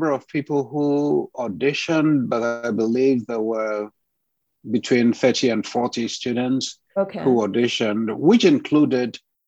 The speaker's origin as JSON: {"language": "English", "country": "Ghana", "tie": "born or raised there", "said": "someone who learned the Negro spirituals, sang them when I was growing up in Ghana"}